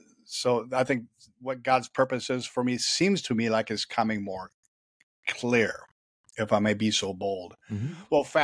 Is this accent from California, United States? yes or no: no; Janesville, Wisconsin, United States; I was riding my bicycle down a hill in my hometown of small town of Janesville, Wisconsin